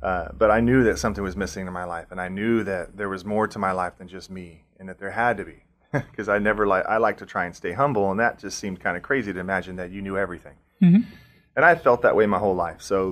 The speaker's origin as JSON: {"language": "English", "town": "San Diego", "region": "California", "country": "United States", "tie": "born or raised there", "said": "I was born and raised in San Diego to two lovely parents that loved me"}